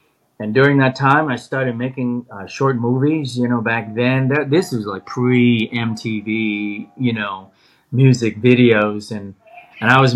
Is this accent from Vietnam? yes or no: yes; Vietnam; English is a second language; I can recall, you know, 8 or 9 years old, watching those Hong Kong movies, growing up in Vietnam